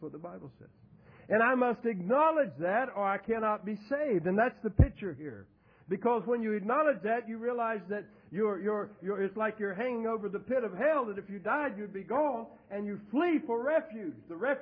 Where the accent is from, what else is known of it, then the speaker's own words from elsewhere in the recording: the South, United States; I grew up in the South, and we would talk about that.